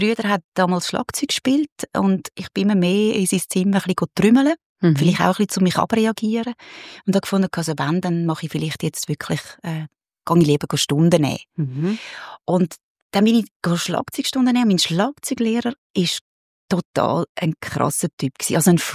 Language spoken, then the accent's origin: German; Switzerland; wir als Schweizer